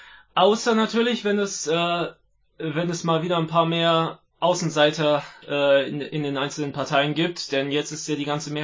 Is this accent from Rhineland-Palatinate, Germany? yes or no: yes; Trier, Rhineland-Palatinate, Germany; ich komme aus Trier, das ist die Geburtsstadt von Karl Marx